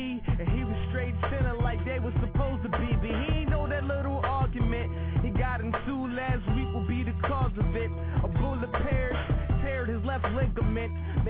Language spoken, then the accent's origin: English; Philadelphia, Pennsylvania, United States; Yo, you don't understand, like, growing up in Philly is one of the worst things, but I'm proud, though. I'm a Philasian.